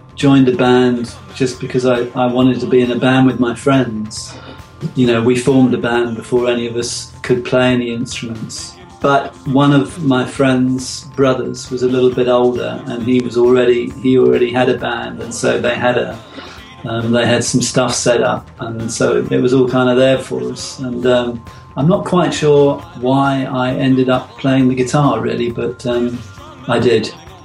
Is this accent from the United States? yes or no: no; London, United Kingdom; born there; But in fact, I was born in southern suburban London, the son of a civil servant.